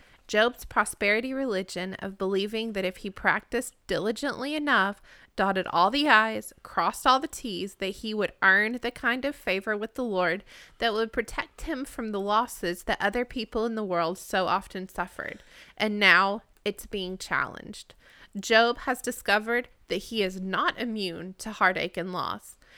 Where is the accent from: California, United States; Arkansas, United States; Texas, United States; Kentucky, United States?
Arkansas, United States; I did my best, but I'm from Arkansas, and some names are hard for me.